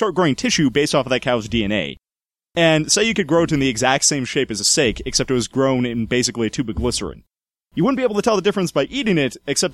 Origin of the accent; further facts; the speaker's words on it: Scotland, United Kingdom; Well, I'm also Irish. Actually, I'm more Irish than Scottish.